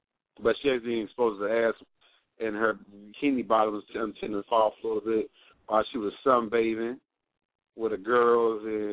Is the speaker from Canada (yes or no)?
yes; Canada; I was from Canada, and definitely appreciate that shout out.